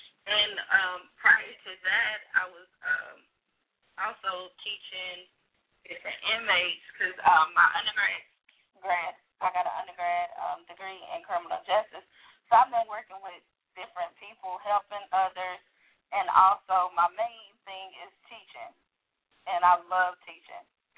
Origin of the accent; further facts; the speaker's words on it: Seneca, South Carolina, United States; I was born and raised in Seneca, South Carolina. It's a small town in South Carolina near Clemson, and near Clemson University, actually, as well.